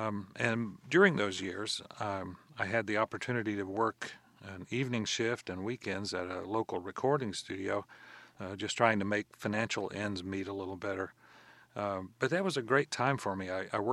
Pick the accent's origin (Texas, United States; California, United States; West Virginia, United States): Texas, United States; Stephenville; I did my undergraduate degree in music education at Tarleton State University, there in my hometown of Stephenville